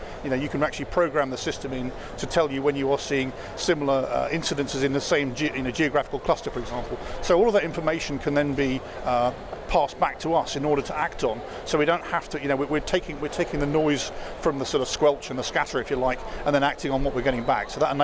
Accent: United Kingdom; I'm the British judge in this reality show, as always.

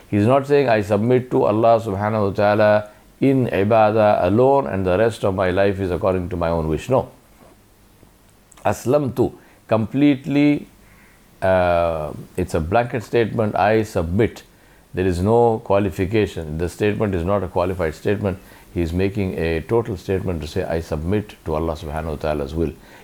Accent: India; Just like a person might be a citizen of a country, I am an Indian.

